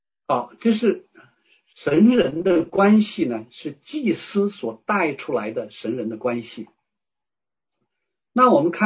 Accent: China; 因为你知道我们中国人呢有个观念

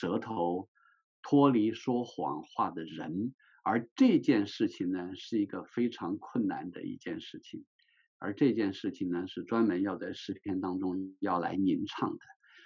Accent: China; 而我们从大陆来的这些弟兄姐妹们

